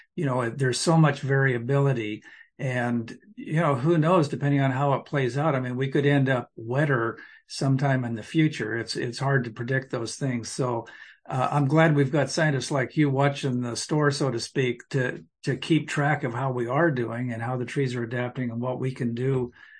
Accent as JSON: {"language": "English", "region": "Oregon", "country": "United States", "tie": "born or raised there", "said": "I grew up in Southern Oregon, and we called them madronas down there"}